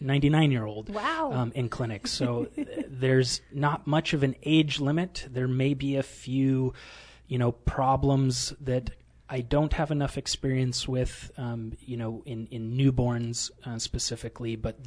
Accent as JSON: {"language": "English", "country": "United States", "tie": "born or raised there", "said": "I grew up in the Tri-Cities, so this is kind of coming back and being much, much closer to home after residency, which was in Fort Worth, Texas."}